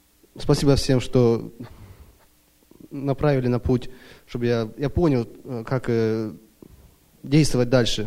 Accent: Vancouver, Washington, United States; я из Ванкувера, Вашингтон.

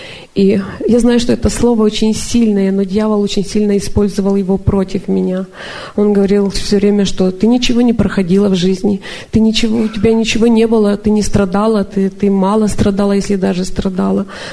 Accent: Chicago, Illinois, United States; Я из Чикаго.

